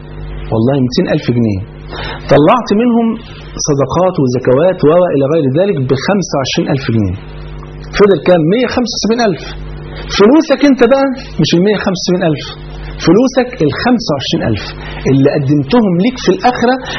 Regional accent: Egypt; الفول عندنا في مصر كان فرض عين

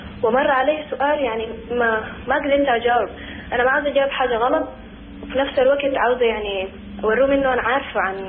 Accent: Germany; انا من ألمانيا وانا طالبة

